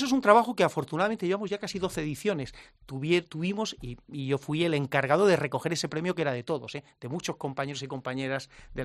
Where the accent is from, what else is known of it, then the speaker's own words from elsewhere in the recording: Region of Murcia, Spain; tenemos en la región de Murcia, y lo hablo así porque es mi tierra